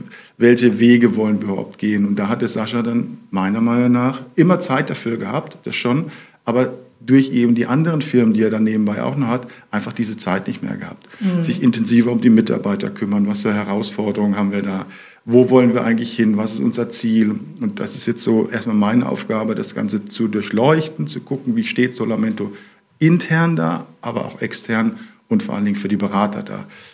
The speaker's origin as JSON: {"language": "German", "region": "Hamburg", "country": "Germany", "said": "ich bin ein Hamburger, beziehungsweise komme aus der Nähe von Hamburg."}